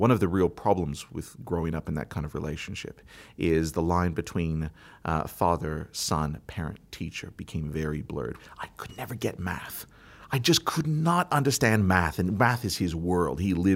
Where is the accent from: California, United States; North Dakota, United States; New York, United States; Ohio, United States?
Ohio, United States; Cincinnati; also born or lived in New England / New Orleans / Solomon Islands; Yeah. Well, I was born in Cincinnati, which is really k